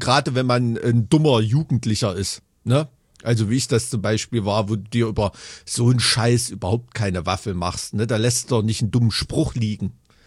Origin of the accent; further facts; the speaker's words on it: East Germany, Germany; wo ich aufgewachsen bin, dem Neubau-Ghetto in Ostdeutschland